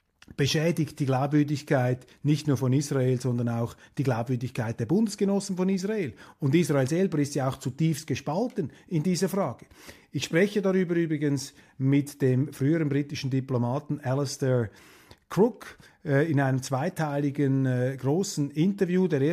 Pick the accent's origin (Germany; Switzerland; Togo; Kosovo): Switzerland; aber als Schweizer habe ich hier vielleicht die Freiheit, auch meiner Sensibilität etwas Ausdruck zu geben